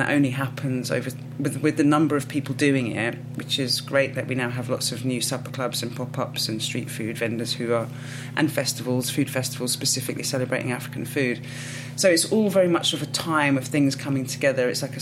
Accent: United Kingdom; I'm Irish Ghanaian. So even, like, I can't, I find it difficult to call myself English even, because I'm definitely British.

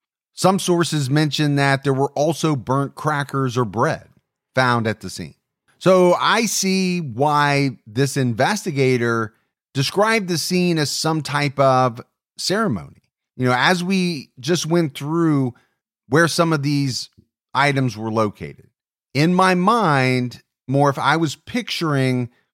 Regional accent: Ohio, United States; that's about half the size of my home state of Ohio.

